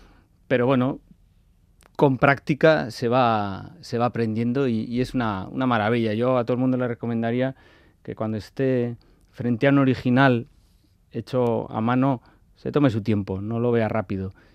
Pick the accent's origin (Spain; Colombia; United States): Spain; San Sebastián, Basque Country; born there; A mí me da igual, mi padre es vizcaíno, mi madre navarra, yo nací en Donosti por casualidad.